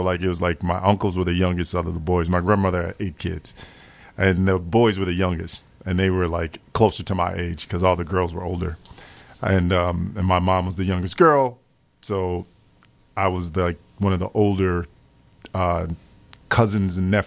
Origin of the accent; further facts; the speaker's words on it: Madison, Wisconsin, United States; I'm just a Madison kid, man. I'm just a kid who was born and raised in Madison, Wisconsin, and just had a love for hip-hop music.